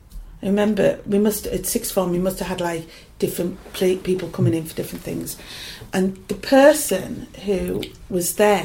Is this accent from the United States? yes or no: no; Newton Aycliffe, North East England, United Kingdom; I'm from Newton Aycliffe, where I live now. Yeah. We moved back home.